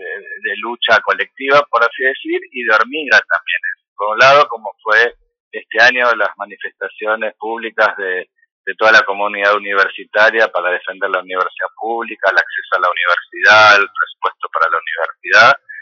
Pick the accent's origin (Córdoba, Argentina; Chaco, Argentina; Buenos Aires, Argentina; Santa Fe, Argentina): Buenos Aires, Argentina; yo soy de Buenos Aires, y esto lo digo desde alguien que vive en Buenos Aires.